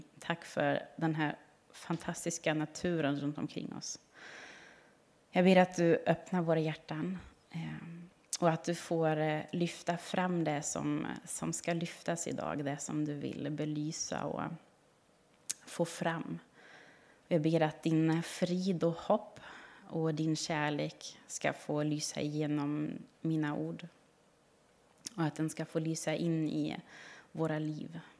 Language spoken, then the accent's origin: Swedish; Southern Germany, Germany; Swedish is a second language; moved away as an adult; now in Gotland, Sweden; Jag är uppvuxen i södra Tyskland, till alltså gränsen mot Schweiz och Frankrike. Det är 2 mil till Schweiz och 3 mil till Frankrike.